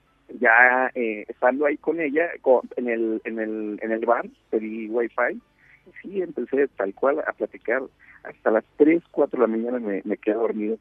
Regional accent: Mexico; son muy tranquilos los rusos, no son como los argentinos, los mexicanos, que estamos de fiesta todo el tiempo.

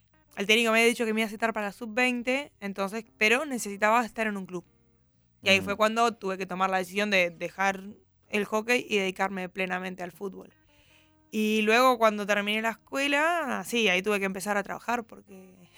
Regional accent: Argentina; now in Seville, Spain; No, yo soy la única argentina.

